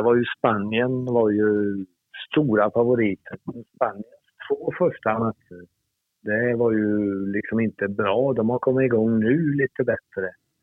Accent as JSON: {"language": "Swedish", "country": "Sweden", "said": "Och jag tycker som svenskar kan man vara stolt att nu spelar de en kvartsfinal igen."}